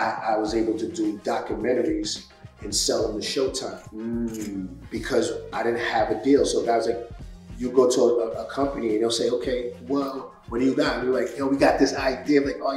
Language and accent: English; New York, United States; I said, hell yeah, I'm from New York.